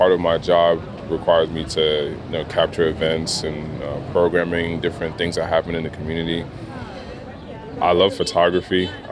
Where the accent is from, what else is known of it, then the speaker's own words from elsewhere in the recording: Brooklyn, New York, United States; I'm from Brownsville, Brooklyn.